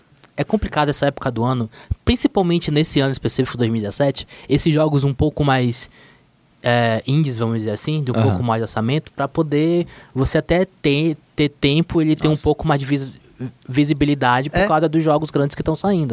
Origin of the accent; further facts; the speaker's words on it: Manaus, Amazonas, Brazil; Tinha uma festa lá de onde eu venho?